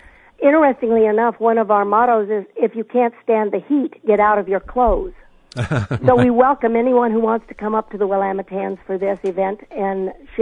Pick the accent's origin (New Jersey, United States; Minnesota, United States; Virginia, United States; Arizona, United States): Arizona, United States; Phoenix; I'm from Phoenix, Arizona, and it's just a very comfortable experience.